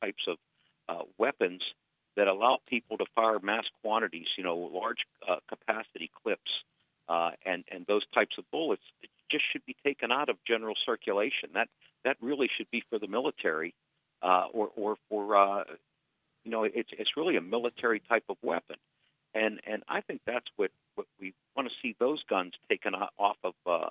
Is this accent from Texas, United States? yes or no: no; Pennsylvania, United States; I grew up in Western Pennsylvania. I know lots of people that go deer hunting.